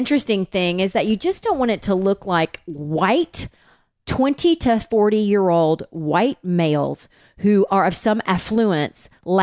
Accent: Tennessee, United States; I'm white from Tennessee.

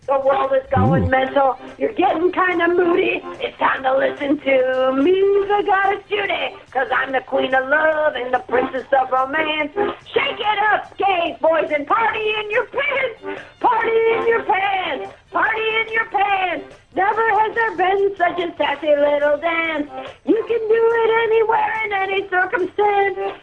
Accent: Chicago, Illinois, United States; We really want to come to the Lakeshore Theater. It's my hometown. It's going to be lots of fun.

